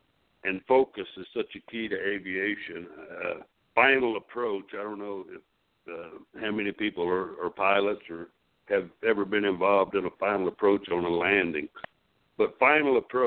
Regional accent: Roanoke, Texas, United States; I'm from Roanoke, Texas, which is just north of Fort Worth, just west of Dallas, and born and raised there.

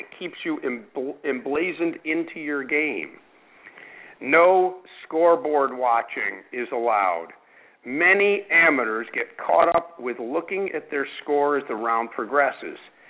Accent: Rochester, New York, United States; which is held in my hometown of Rochester, New York, at the Oak Hill Country Club.

